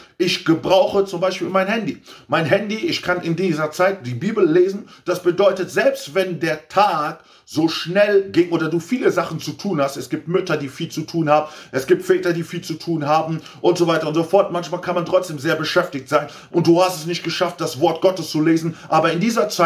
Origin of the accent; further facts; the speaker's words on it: Cologne, North Rhine-Westphalia, Germany; So, du gehst zur Post hier in Köln, wir sind Kölner